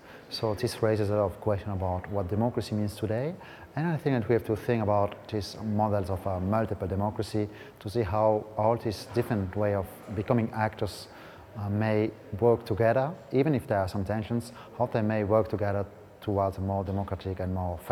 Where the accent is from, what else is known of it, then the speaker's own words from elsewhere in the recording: Belgium; I come from Belgium